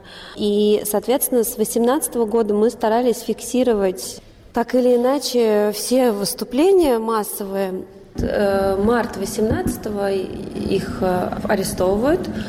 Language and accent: Russian; Moscow, Russia; хотя я родилась и выросла в Москве.